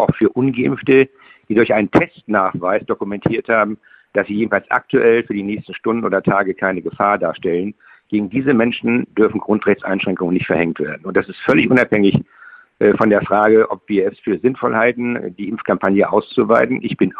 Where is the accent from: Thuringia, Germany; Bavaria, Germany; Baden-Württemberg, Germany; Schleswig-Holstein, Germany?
Schleswig-Holstein, Germany; ich bin ja Schleswig-Holsteiner